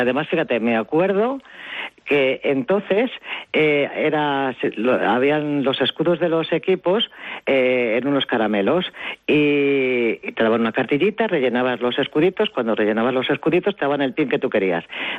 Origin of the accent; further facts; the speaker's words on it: Pinto, Community of Madrid, Spain; En Pinto. Yo nací en Pinto, sí.